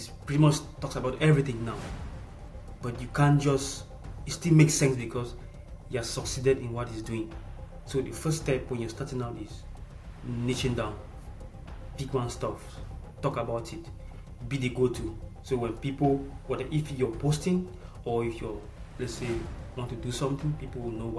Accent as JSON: {"language": "English", "country": "Cameroon", "moved": "yes", "lives_now": "Ireland", "said": "Right now, I live in Ireland. Yeah, so, but originally I'm from Cameroon. So yeah, so I moved over to Ireland"}